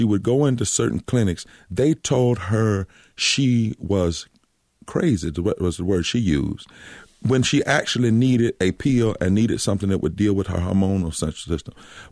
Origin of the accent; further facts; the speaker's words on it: North Carolina, United States; You know, Frank, I'm from the country. I've told you I'm from Eastern North Carolina.